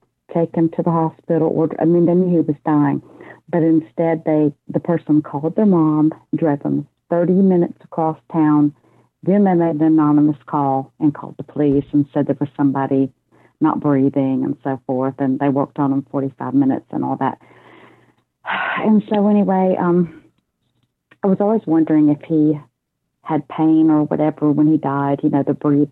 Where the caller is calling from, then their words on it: North Carolina, United States; North Carolina.